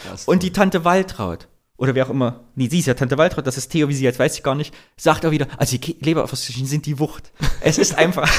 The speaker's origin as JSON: {"language": "German", "region": "East Germany", "country": "Germany", "said": "Ich bin aus DDR, ich bin ja DDR-Camp"}